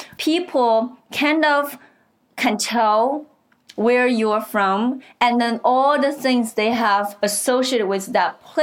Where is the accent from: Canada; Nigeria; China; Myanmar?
China; moved away as an adult; now in United States; I was born and raised in China, and I spent my first 21 years in China, finished my undergraduate at Peking University. Then I came to America in 2004, I got my master's degree in computer science at Purdue.